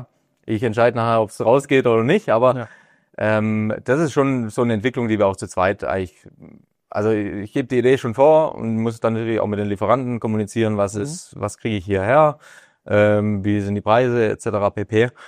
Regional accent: Baden-Württemberg, Germany; born there; ich bin im Schwarzwald geboren.

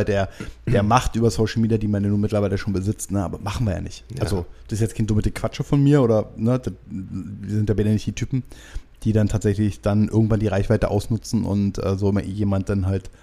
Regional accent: Rothenburg ob der Tauber, Bavaria, Germany; Die schönste Stadt der Welt.

